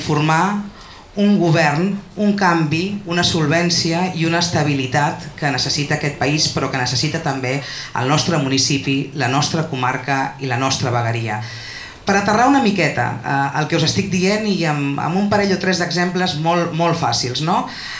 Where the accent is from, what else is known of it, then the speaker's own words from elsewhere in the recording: Sitges, Catalonia, Spain; aterrat al meu poble, a Sitges